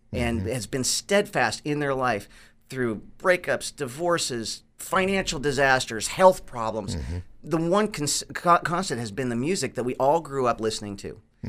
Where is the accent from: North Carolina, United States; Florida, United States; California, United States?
California, United States; We came from Southern California